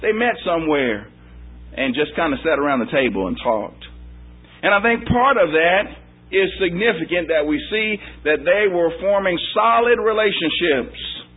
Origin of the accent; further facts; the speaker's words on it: St. Louis, Missouri, United States; now in Georgia, United States; I'm from St. Louis, Missouri. I'm here in Georgia. I'm 39 years old.